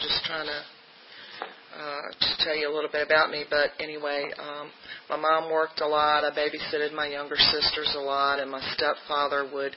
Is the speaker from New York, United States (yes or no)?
no; Hampton, Virginia, United States; now in Lynchburg, United States; I live in Lynchburg, Virginia now. I'm originally from Hampton, Virginia Beach area. That's where I was born and raised.